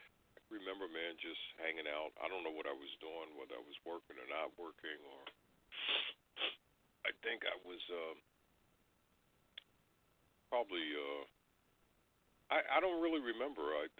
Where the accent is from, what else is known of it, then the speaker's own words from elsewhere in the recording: New York, United States; I grew up on Long Island, and when I was growing up on Long Island, it was all ducks and strawberry farms out there, pumpkin patches and that sort of thing.